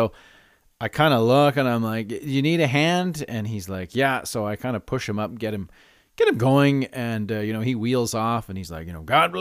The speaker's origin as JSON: {"language": "English", "town": "Calgary", "region": "Alberta", "country": "Canada", "tie": "born or raised there", "said": "You know, I grew up in Calgary. It's like the C train."}